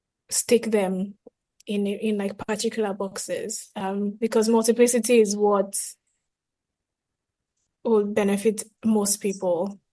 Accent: Lagos, Nigeria; from outside Lagos, my dad is from Ekiti, my mom is from Ondo, but I grew up in Lagos, and it's Lagos, that I've known my whole life.

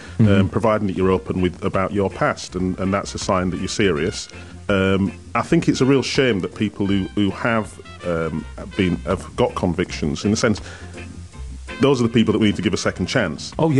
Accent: Wakefield, Yorkshire and the Humber, United Kingdom; Most 90% of the people that I grew up with in Wakefield were lovely people

